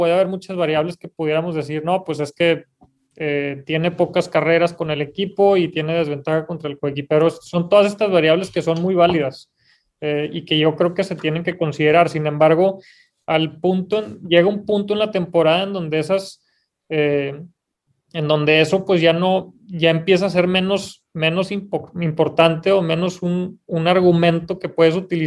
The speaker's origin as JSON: {"language": "Spanish", "country": "Mexico", "said": "lo digo desde mi camiseta como mexicano, como latino"}